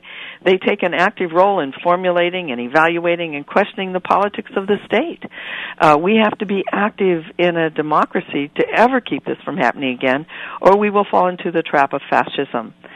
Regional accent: Littleton, Colorado, United States; and I'm from Littleton, Colorado, and we had our shooting at Columbine.

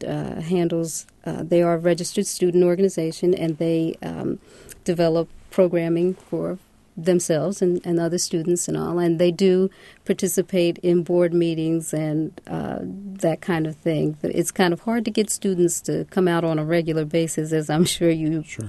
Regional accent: Philadelphia, Pennsylvania, United States; As a matter of fact, most of the elementary and, at that time, it was junior high, schools that I went to were integrated.

